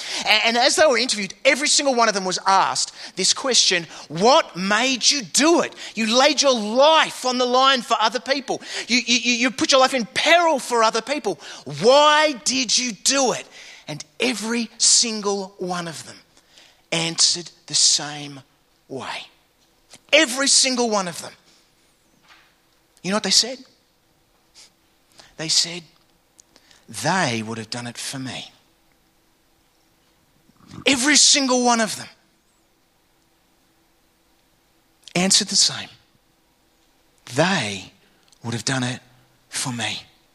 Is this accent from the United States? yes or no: no; England, United Kingdom; I mean, I'm English.